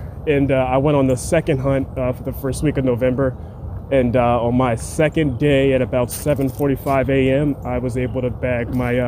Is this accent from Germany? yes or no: no; Philadelphia, Pennsylvania, United States; In Philly. Grew up in Mount Airy.